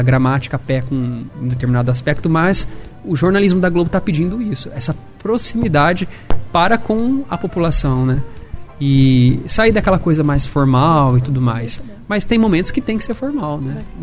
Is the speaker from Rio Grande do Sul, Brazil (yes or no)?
no; Álvares Machado, São Paulo, Brazil; Eu sou de Álvares Machado, cidade vizinha aqui.